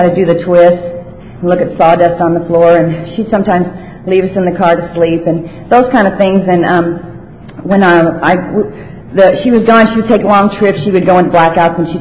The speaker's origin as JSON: {"language": "English", "town": "Los Angeles", "region": "California", "country": "United States", "tie": "born or raised there", "said": "I was raised in Los Angeles, and 18 years ago, I came to this group"}